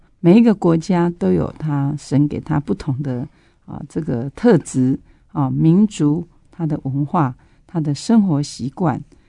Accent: China; 所以我看到我们华人尤其是我们中国人我们非常会储蓄会节俭很努力的工作

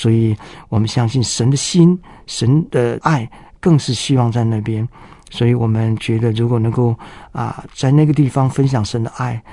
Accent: Nantou County, Taiwan; 所以我们就在南投出生算是军人子弟，住在眷村里面

